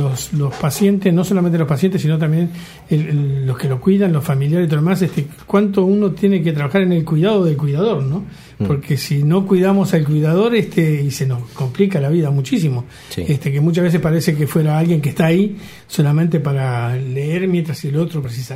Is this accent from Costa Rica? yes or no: no; Uruguay; Yo soy uruguayo.